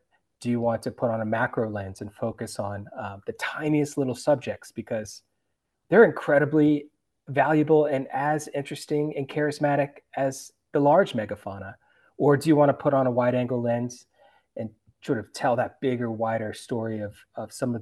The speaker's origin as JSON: {"language": "English", "region": "Virginia", "country": "United States", "tie": "born or raised there", "said": "I grew up in the Chesapeake Bay of Virginia, so I always had a love for the water."}